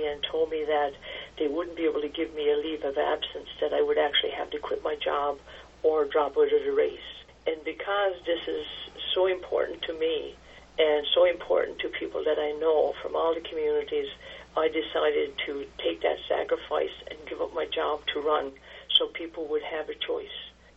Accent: Makkovik, Newfoundland and Labrador, Canada; I'm originally from Macovic

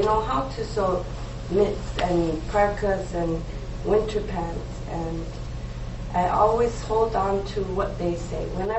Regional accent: Sanikiluaq, Nunavut, Canada; So, I grew up in Sanikiluak, Nunavut. It's a town of 1,000 people

